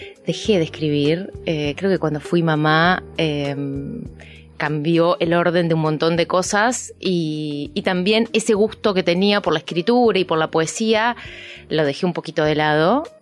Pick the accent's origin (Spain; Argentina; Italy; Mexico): Argentina; Reconquista, Santa Fe; Yo soy de Reconquista, de una ciudad de norte santafesino, 800 kilómetros de acá. Es una ciudad chiquita